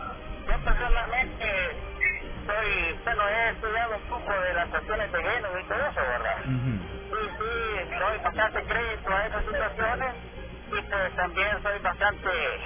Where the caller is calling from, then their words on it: San Salvador, El Salvador; Yo que estoy aquí en el centro de San Salvador.